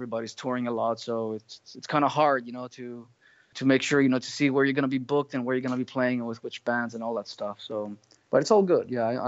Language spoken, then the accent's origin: English; Australia; Obviously, being an Aussie, I was a sideman